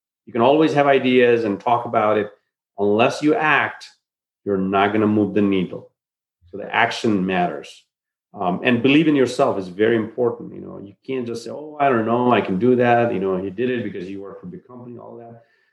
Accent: Nepal; when I was growing up in Nepal, especially in Nepal, getting jobs and being treated by employer was horrible.

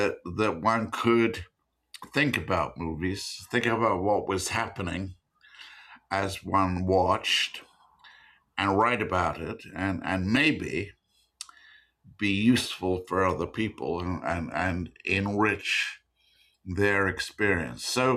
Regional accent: England, United Kingdom; I was born in England. I'm English and American.

